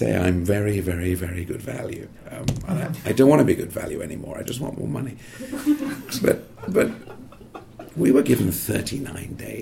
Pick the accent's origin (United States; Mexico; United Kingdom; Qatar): United Kingdom; You know, I'm British, it's very strange for me to go to places like Albuquerque.